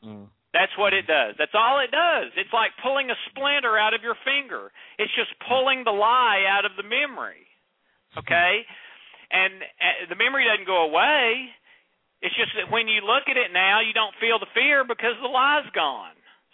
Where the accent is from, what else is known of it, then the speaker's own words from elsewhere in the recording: Nashville, Tennessee, United States; It was reprinted the next day in the Nashville, Tennessee, in my hometown paper.